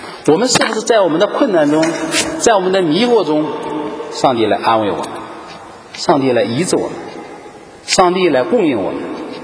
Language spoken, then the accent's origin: Chinese; China; 我们中国人一般来说都，我不知道为什么中国人，可能中国的文化里面都不爱讲感谢